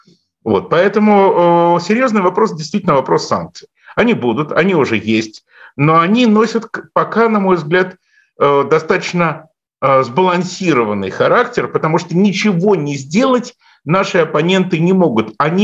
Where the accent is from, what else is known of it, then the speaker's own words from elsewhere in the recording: Belarus; Я сам белорус и, в общем, с удовольствием ношу свой национальный орнамент.